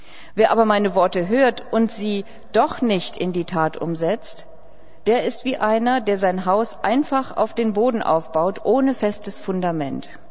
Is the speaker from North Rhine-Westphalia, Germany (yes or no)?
yes; North Rhine-Westphalia, Germany; Ich komme aus dem Ruhrgebiet, da passiert es immer wieder, dass Häuser plötzlich Risse bekommen